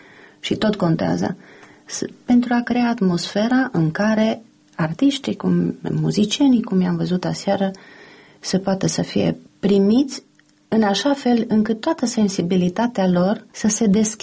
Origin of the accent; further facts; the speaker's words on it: Transylvania, Romania; born there; Iar eu m-am născut în România, în Transilvania